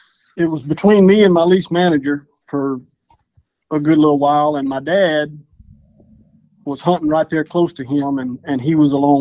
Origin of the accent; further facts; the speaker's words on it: De Quincy, Louisiana, United States; I'm from De Quincy, Louisiana.